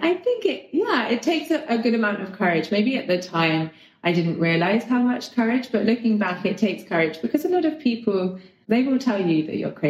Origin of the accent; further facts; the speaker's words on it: Sardinia, Italy; I grew up in Sardinia. My family home is in Sardinia.